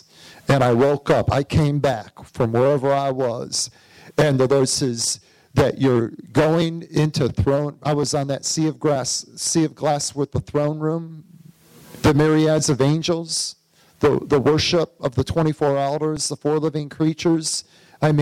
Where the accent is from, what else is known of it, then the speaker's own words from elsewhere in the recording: Flint, Michigan, United States; He heard I was from Flint.